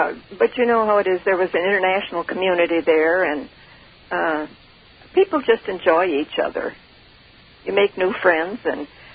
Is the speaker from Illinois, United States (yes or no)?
no; North Dakota, United States; also born or lived in Afghanistan; But I did come back to North Dakota.